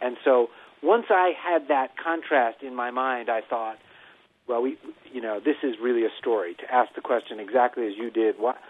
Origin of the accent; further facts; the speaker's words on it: Miami, Florida, United States; My family was visiting my parents where I grew up in Miami.